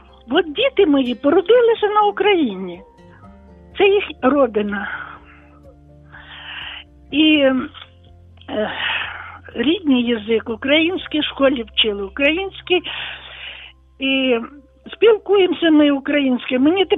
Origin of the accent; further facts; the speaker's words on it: Tashkent, Uzbekistan; first language Russian; also born or lived in Samarkand; Я народилася в Самарканді, був Союз. Потім мої батьки вже переїхали в Ташкент. В школі вивчала узбекську, німецьку, російську. Ну, узбекську я розуміти розуміла, сказати не могла.